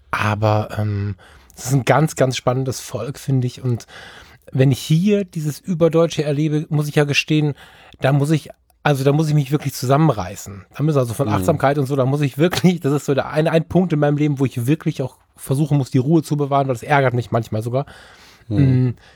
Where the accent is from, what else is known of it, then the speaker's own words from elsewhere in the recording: Düsseldorf, North Rhine-Westphalia, Germany; Weil ich bin ja Düsseldorfer.